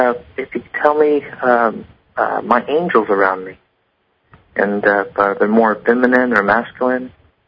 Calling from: Indiana, United States; I'm calling from Indiana.

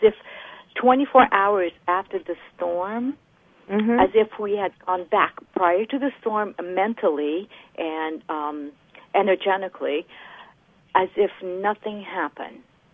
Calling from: Red Bank, New Jersey, United States; Red Bank, which is like one of the towns in the shoreline.

